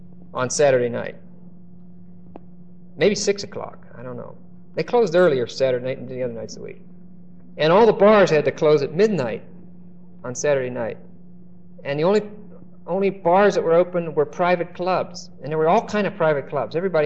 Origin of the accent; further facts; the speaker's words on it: Pennsylvania, United States; I don't know if it's still true in my home state in Pennsylvania, but it was called the Sabbath, and there were laws in Pennsylvania about Sundays and so on. When I was a boy, they had liquor stores in Pennsylvania.